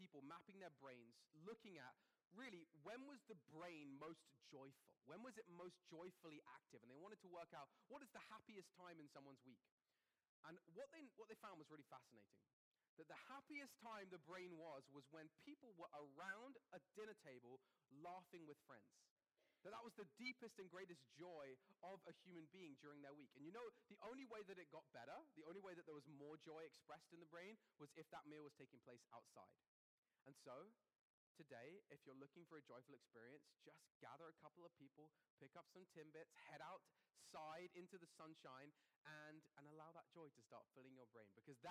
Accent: England, United Kingdom; moved away as an adult; now in Canada; I remember my first Canadian Thanksgiving. I moved from England in 2010. I didn't know very many people, and I was kind of getting connected in Christian community.

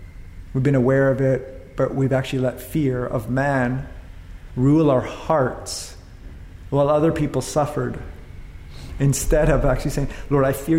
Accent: Vancouver, British Columbia, Canada; I grew up in Vancouver, just off Commercial Drive, at a school with a good-sized population of Indigenous people

